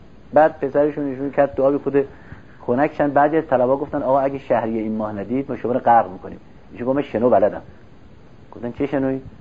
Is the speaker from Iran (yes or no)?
yes; Iran; لغت من خود لغت لبنانی بود و نمیشد تصور کنن که من مثلا ایرانی هستم و شیعه هستم.